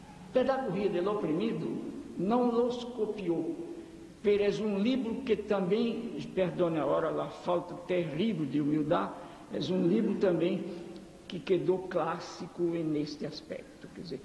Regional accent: Northeast Region, Brazil; now in Argentina; Yo soy brasileño del Nordeste

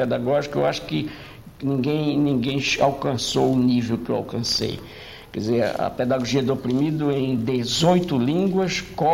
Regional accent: Northeast Region, Brazil; A água morna do mar no Nordeste brasileiro, que é de onde eu venho.

